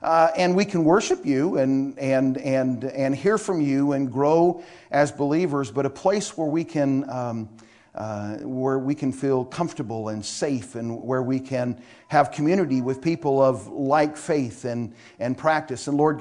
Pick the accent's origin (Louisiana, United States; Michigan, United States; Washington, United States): Washington, United States; I'm a guest. I'm from Washington State. I grew up in Washington State all my life.